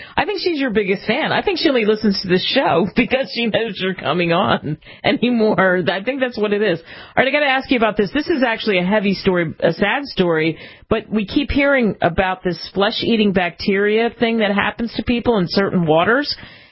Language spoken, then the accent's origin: English; Cherry Hill, New Jersey, United States; I grew up in Cherry Hill over the bridge from Philly.